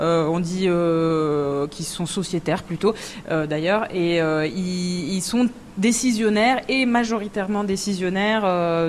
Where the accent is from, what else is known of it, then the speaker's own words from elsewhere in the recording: Occitanie, France; also born or lived in Australia / Belgium / Lebanon; Moi, je suis née en Australie, de mère française et d'un père australien. J'ai grandi vers Montpellier. J'ai étudié en Belgique. J'ai vécu au Liban. Et puis un jour, j'ai fini par atterrir en Ariège.